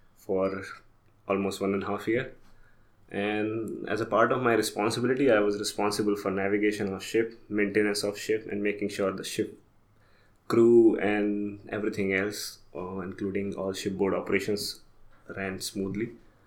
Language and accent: English; Delhi, India; So I come from India, Delhi, and I was in Merchant Navy for almost 10 years.